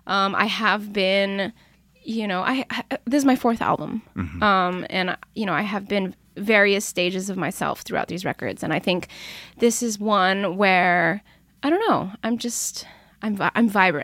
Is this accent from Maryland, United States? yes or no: no; Los Angeles, California, United States; So, I'm from Los Angeles. I have seen FYC billboards all over LA my whole life.